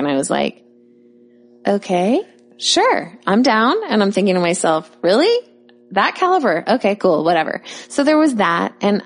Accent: Bellevue, Washington, United States; My local waters were like South America, even though I'm from Bellevue

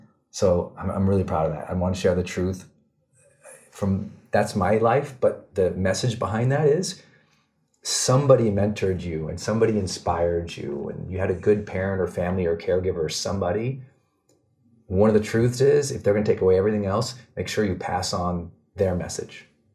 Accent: Montana, United States; And I know this sounds very Zen master, but I'm from Montana. We're outdoor people, okay?

